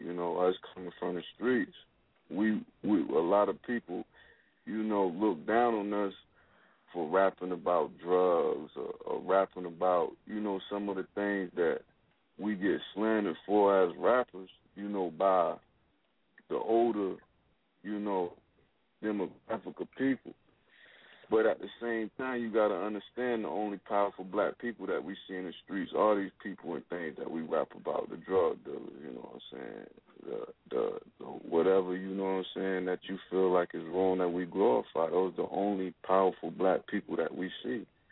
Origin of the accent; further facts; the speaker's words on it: Wilmington, North Carolina, United States; You know, I'm an artist from Wilmington, North Carolina.